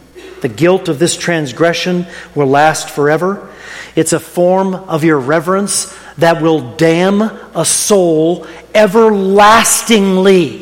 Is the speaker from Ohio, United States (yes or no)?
yes; Mansfield, Ohio, United States; The parsonage where I grew up in Mansfield, Ohio, on Brinkerhoff Avenue, it's right across the street from South Park